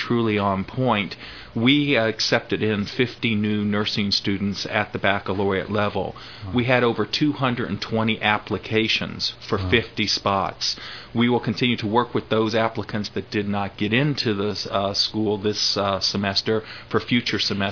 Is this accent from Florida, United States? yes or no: yes; St. Petersburg, Florida, United States; I grew up basically in St. Petersburg, Florida